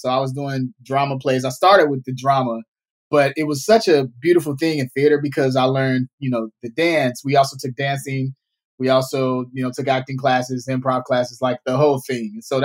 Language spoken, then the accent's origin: English; Chicago, Illinois, United States; now in Los Angeles, United States; I mean, well, I was born and raised in Chicago.